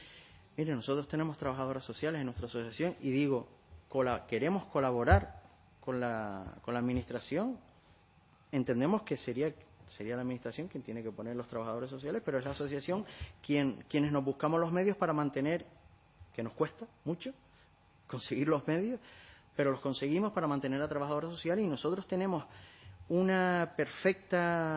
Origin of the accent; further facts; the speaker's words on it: Canary Islands, Spain; Yo he veraneado toda mi vida en Lanzarote, yo soy de Gran Canaria, he veraneado toda mi vida en Lanzarote